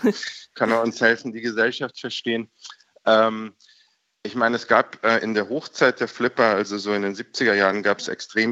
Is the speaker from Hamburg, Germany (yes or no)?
no; Munich, Bavaria, Germany; Also in München, wo ich aufgewachsen bin